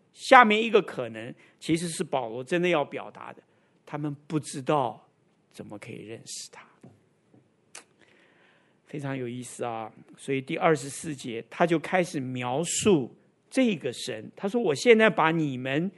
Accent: Taiwan; 跟我们台湾人拜神拜偶像是一样的

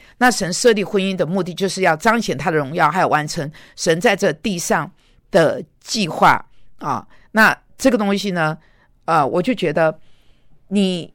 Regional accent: Taiwan; 虽然我是从台湾来我感到很忧伤，

